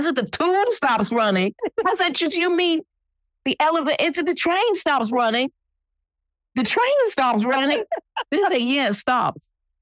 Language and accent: English; United States; Because for us growing up in America, the Caribbean is where you had like these people with white gloves and they had tables with drinks with umbrellas on them and stuff.